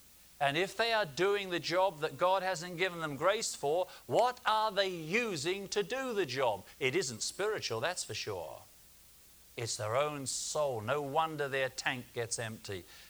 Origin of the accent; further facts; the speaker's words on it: United Kingdom; I'm British. Don't forget, we invented the language.